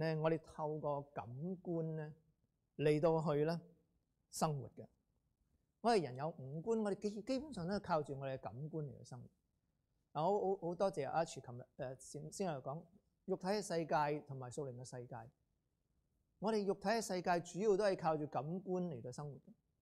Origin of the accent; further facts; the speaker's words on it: California, United States; 如果在美國，我來自加州